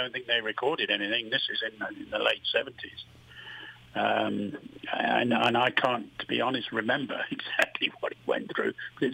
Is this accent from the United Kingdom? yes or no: yes; United Kingdom; moved away; as you all know, I'm British. I've lived here over 40 years.